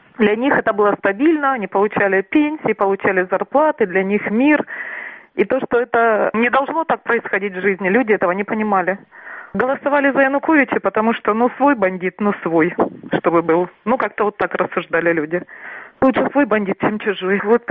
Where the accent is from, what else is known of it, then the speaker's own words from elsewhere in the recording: Donetsk, Donetsk Oblast, Ukraine; жила в Донецке, сама коренная дончанка.